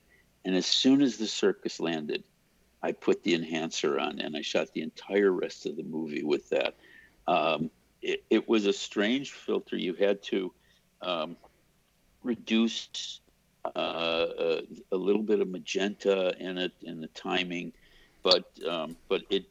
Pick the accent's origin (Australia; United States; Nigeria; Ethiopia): United States; Chicago, Illinois; moved away as an adult; now in Los Angeles, United States; When I came here from Chicago, came to LA from Chicago to go to Art Center, I found out where his house was